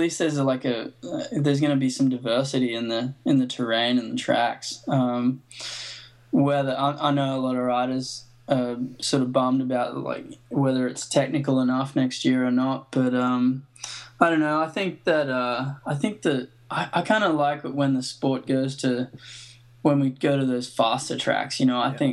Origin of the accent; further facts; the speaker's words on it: Australia; I came from Australia and blah, blah, blah.